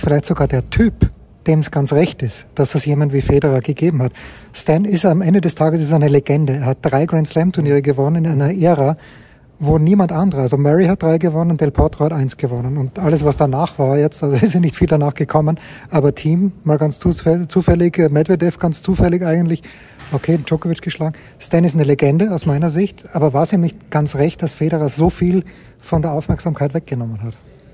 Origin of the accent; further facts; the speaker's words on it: Austria; als Österreicher